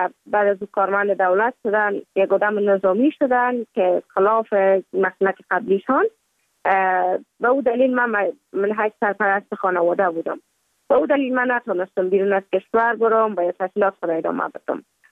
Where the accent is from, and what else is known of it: Kabul, Afghanistan; born or raised there; also born or lived in Mazar-i-Sharif